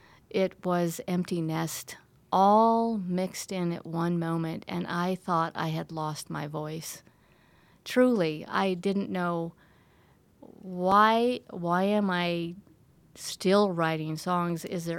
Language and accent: English; Montana, United States; now in South Dakota, United States; and I grew up in Montana, and it was quite a surprise to be in South Dakota